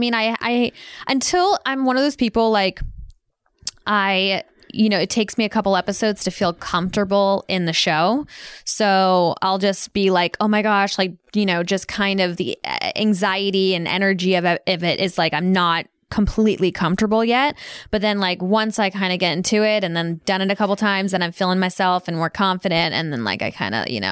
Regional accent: Valencia, California, United States; I worked in Valencia Mall because I grew up in Valencia, California.

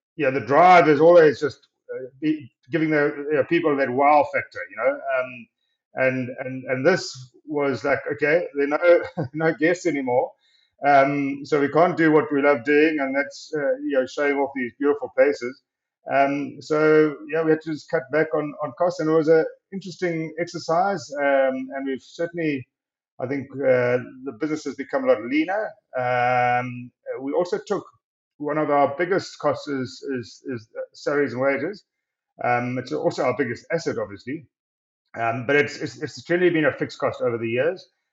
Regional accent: Dundee, KwaZulu-Natal, South Africa; Grew up in Dundee. I went to school there and then went off to broaden my horizons

